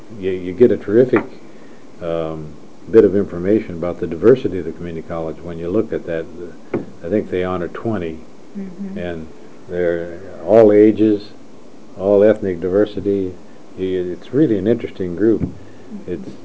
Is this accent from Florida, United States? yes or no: no; California, United States; in that case I was from California